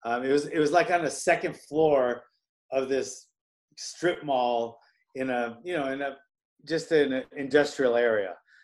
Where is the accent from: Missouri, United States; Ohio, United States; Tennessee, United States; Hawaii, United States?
Hawaii, United States; also born or lived in New York; I grew up in Hawaii and, I think moved there when I was like four.